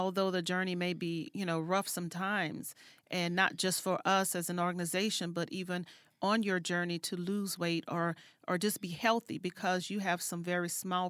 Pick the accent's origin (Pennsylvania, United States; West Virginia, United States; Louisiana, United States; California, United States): Louisiana, United States; New Orleans; moved away as an adult; now in Dallas, United States; I'm not from Dallas. I'm from New Orleans.